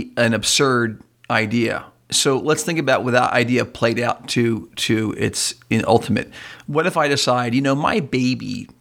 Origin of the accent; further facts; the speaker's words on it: East Coast, United States; I grew up on the East Coast.